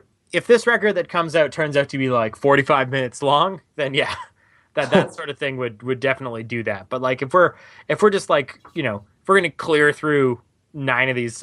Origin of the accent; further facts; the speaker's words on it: Canada; I'm Canadian